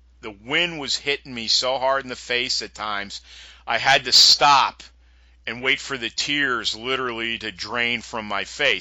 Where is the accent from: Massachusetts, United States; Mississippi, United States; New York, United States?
New York, United States; I'm very familiar with that, being a New Yorker.